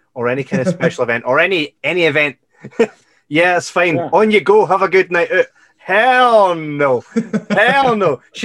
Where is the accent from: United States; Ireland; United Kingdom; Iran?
United Kingdom; And as obviously we're British, it's received really well by us.